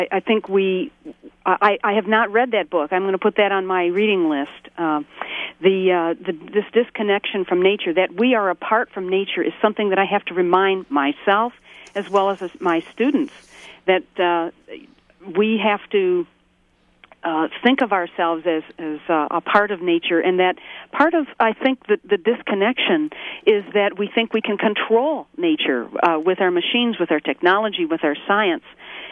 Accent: Michigan, United States; I'm from Michigan. Well, we're all from that mm-hmm. industrial car-making industry

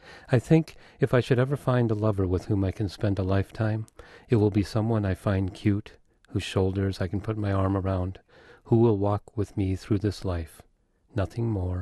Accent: Wisconsin, United States; also born or lived in Denver; When I moved back here from Denver and drove down to my hometown, I started crying when I hit the rolling hills of southwestern Wisconsin.

